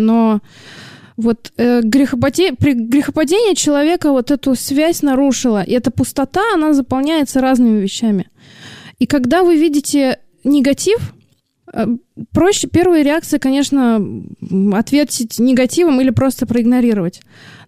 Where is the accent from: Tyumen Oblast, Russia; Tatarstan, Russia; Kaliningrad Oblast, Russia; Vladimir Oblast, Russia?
Tatarstan, Russia; Kazan; born there; now in Saint Petersburg, Russia; Я родилась в Казани.